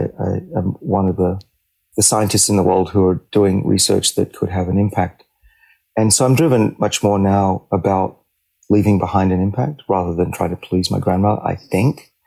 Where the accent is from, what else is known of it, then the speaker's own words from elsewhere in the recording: Australia; moved away as an adult; we kids growing up in Australia, where I was for the first 25 years of my life, we would walk through the bush